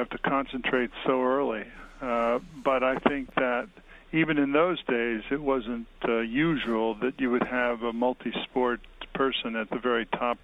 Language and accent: English; Missouri, United States; I first heard of Marty Glickman when I was about 14 years old, and I grew up in Missouri